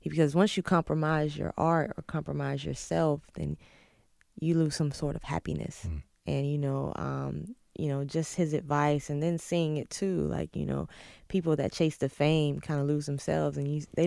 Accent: North Carolina, United States; Growing up in North Carolina, you know, I don't have to walk out of my door and compete with a million rappers.

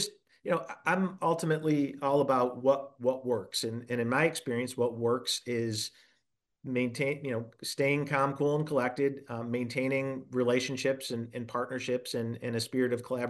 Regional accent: Syracuse, New York, United States; growing up in Syracuse, you're familiar with the history of most people are familiar with the history of the Erie Canal.

